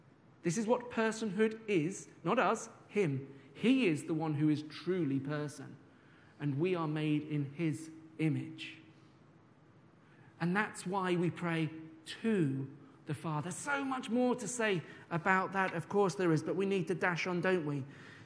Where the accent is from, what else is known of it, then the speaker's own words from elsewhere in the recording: Birmingham, West Midlands, United Kingdom; I remember a number of years ago, when I was growing up in Birmingham